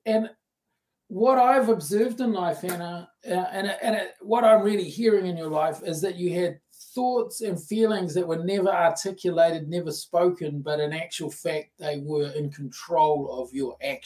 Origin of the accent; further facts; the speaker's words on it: New Zealand; belong here or you know, in my country, is why can't I be like everybody else? Mm-hmm. You know, like I'm more American, you know, like I'm more out there, and in New Zealand, those sort of strong, silent types, and I never got the memo on there.